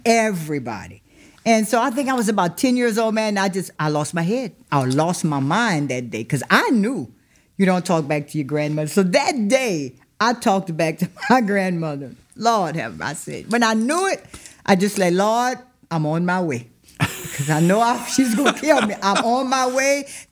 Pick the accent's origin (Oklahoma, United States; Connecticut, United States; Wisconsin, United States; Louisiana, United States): Louisiana, United States; Ville Platte; Growing up here was wonderful. The community life, everyone knew each other, all of the neighbors, they looked out for each other.